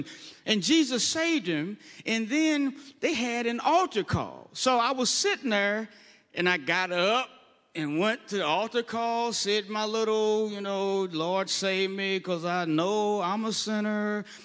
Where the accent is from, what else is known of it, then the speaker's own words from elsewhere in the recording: St. Louis, Missouri, United States; I grew up in St. Louis. My testimony, and Pastor Mike, I hope I don't get thrown out of here, but my testimony was I'm in North St. Louis, which is pretty much an African-American ghetto.